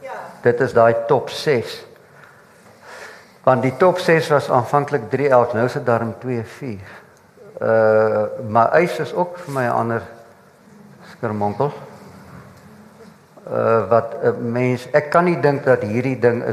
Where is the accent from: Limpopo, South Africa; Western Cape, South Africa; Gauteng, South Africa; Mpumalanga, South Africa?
Mpumalanga, South Africa; So jy weet, ek kom van Mpumalanga af